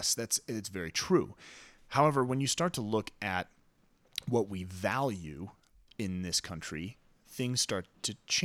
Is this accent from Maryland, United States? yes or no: no; Detroit, Michigan, United States; it turned out to be what it was like growing up in Detroit